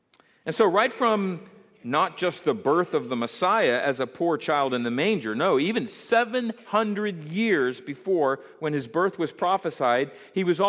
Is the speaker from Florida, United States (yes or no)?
yes; Hollywood, Florida, United States; I'd say, "Oh, I'm from Hollywood." And they're like, "Really? Hollywood, California?" "No, Hollywood, Florida."